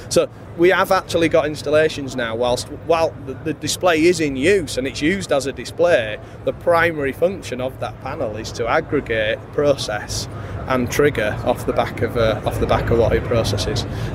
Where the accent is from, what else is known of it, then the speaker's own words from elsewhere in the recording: the north of England, United Kingdom; a lot of Americans think we are from Australia, because we're from the north of England.